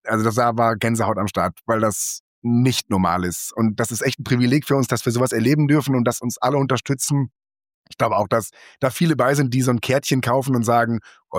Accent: Frasselt, North Rhine-Westphalia, Germany; im Spielmannszug in Frasselt damals, in meinem Dörfchen, wo ich groß geworden bin.

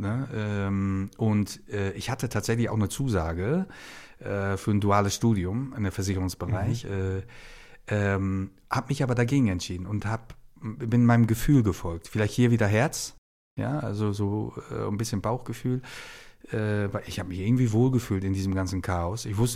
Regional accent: Hamburg, Germany; Ich bin ja ein Hamburger Jung, ja, und dann auch noch Bergedorf, da, wo ich dann auch wirklich geboren bin.

